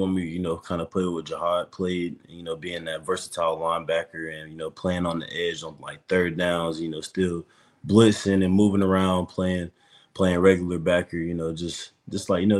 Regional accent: Huntsville, Alabama, United States; It definitely helped a lot. I mean, like growing up, especially during the era that I grew up in, like, I mean, Bama was just the team to beat every year

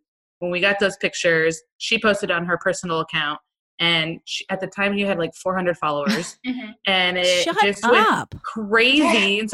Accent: San Diego, California, United States; now in Arizona, United States; We came from San Diego, met in San Diego, and then we are now living in Arizona.

